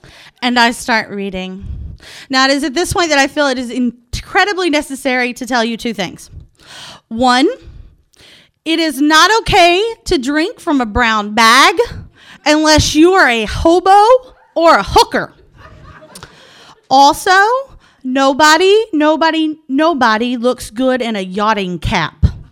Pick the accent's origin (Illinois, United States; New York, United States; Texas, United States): Texas, United States; as I said, I am from Texas and we don't really have traffic where I'm from.